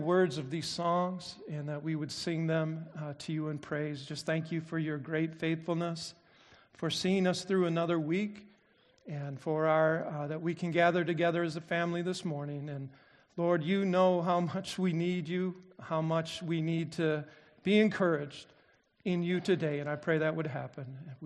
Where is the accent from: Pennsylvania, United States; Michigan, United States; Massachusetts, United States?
Michigan, United States; Kalamazoo; Born and raised in Kalamazoo. Born in 1957.